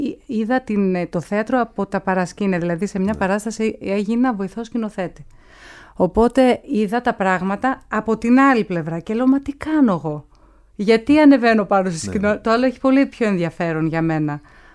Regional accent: Larissa, Thessaly, Greece; now in Athens, Greece; ήρθα από τη Λάρισα για να σπουδάσω στην Πάντιο

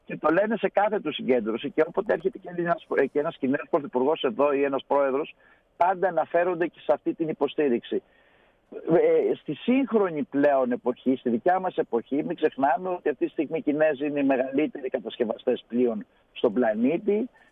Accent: Greece; έχουμε και μια τρομερή ικανότητα σαν Έλληνες να ξέρουμε τη διαχείριση του κινδύνου

